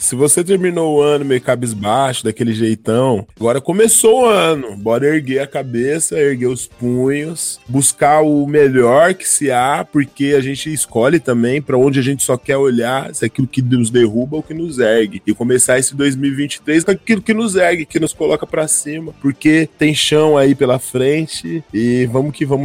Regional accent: Suzano, São Paulo, Brazil; eu sou de Suzano

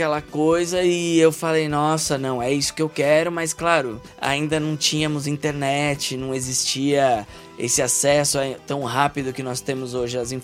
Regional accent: Brazil; Eu sou brasileiro, mas eu me dedico ao flamenco.

